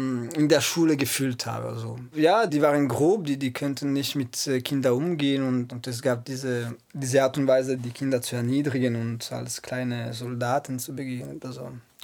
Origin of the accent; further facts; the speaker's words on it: Italy; German is a second language; moved away; Ich komme aus Italien und bin 35 Jahre alt.